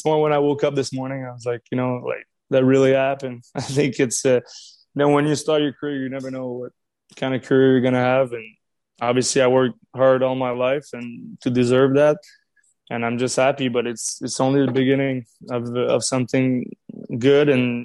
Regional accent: Montreal, Quebec, Canada; I mean, I know I'm from Montreal, so I know how it is.

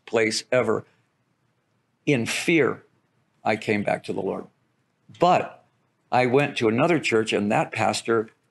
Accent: Detroit, Michigan, United States; I start taking the bullets out, you know, because I'm from Detroit.

